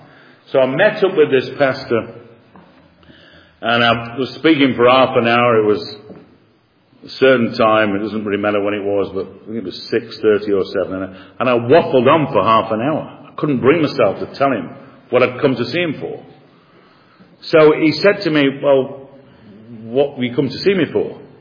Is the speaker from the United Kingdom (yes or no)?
yes; United Kingdom; You know, I'm a British man, and British people are supposed to be, you know, be conservative and have a bit of a stiffer upper lip.